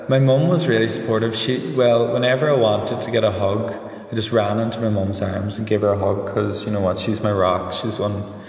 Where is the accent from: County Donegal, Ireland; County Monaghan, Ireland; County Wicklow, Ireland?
County Donegal, Ireland; Milford; also born or lived in Letterkenny; I'm from Milford originally. I've lived in Letterkenny in the past, but I'm currently living in Milford.